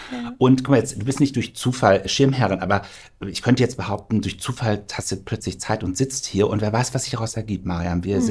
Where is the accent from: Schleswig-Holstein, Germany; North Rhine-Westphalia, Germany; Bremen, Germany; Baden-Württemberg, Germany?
North Rhine-Westphalia, Germany; born there; Ich bin im Sauerland geboren, das liegt ja in Nordrhein-Westfalen.